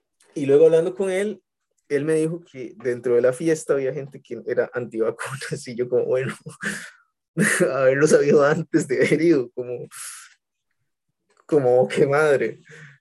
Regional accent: Costa Rica; uno como costarricense nace y lo primero que hacen es ponerle vacunas

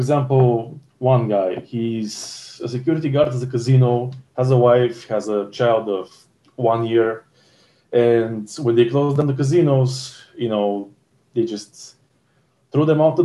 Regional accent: Bulgaria; I'm from Bulgaria, male, 26.

